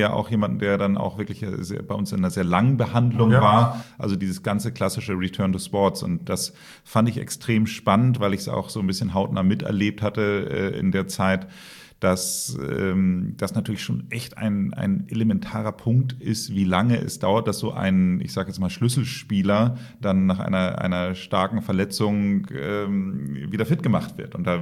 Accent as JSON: {"language": "German", "region": "Hamburg", "country": "Germany", "said": "auch alleine als Hamburger"}